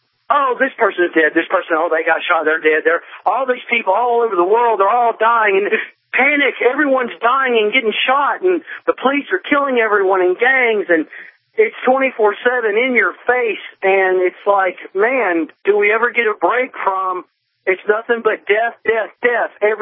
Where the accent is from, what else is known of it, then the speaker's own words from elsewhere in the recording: Louisville, Kentucky, United States; I'm from Louisville, Kentucky, and back in the day, they only told you a certain amount of things because they didn't want the public to panic.